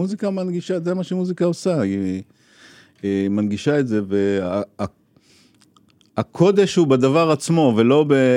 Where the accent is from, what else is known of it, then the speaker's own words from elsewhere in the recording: Ashdod, Southern District, Israel; גדלנו בדירת 3 חדרים באשדוד, 60 מטר בשיקונים שם